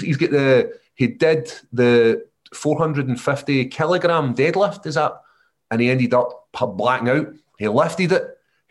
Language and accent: English; Scotland, United Kingdom; So it's right at this moment, it's pretty positive being Scottish.